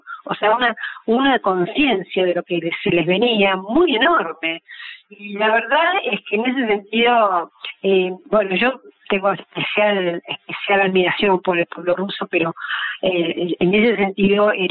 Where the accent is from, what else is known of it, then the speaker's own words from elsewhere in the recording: Argentina; transmitirlo a la otra punta del mundo, como es Argentina, en la América del Sur, que somos tan distintos